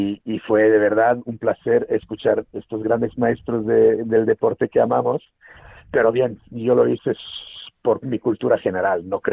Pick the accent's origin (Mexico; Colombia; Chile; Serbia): Serbia; Yo nací en Serbia y, claro, nací en los 70, 77, y crecí en los 80.